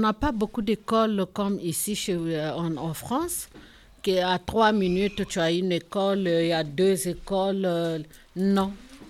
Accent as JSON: {"language": "French", "country": "Republic of the Congo", "said": "Il y a Congo RDC et il y a Congo Brazzaville. Moi, je suis de Congo Brazzaville."}